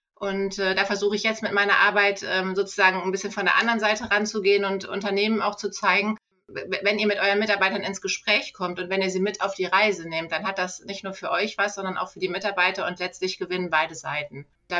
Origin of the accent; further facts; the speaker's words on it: Ahrensburg, Schleswig-Holstein, Germany; ich bin Trainerin und systemischer Coach. Meine Firma heißt Wandelpfade. Ich komme aus der Nähe von Hamburg, aus Ahrensburg